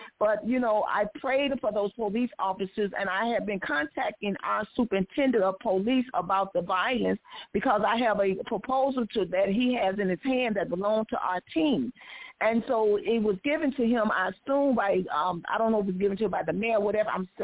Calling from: Chicago, Illinois, United States; from Chicago.

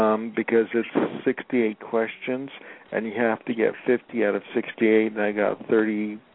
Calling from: Los Angeles, California, United States; I'm calling from Los Angeles.

